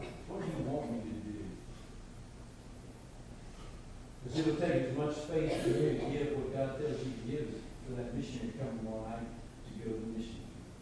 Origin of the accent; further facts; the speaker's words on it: West Virginia, United States; There was a man that I grew up around in West Virginia.